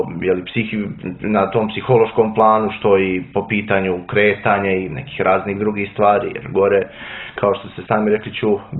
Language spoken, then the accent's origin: Serbian; Pljevlja, Pljevlja Municipality, Montenegro; now in Podgorica, Montenegro; ja sam ovdje proveo 13 godina, ja nisam iz Podgorice, ja sam iz Pljevalja, pa sam dakle, ovdje smješten i u internatu.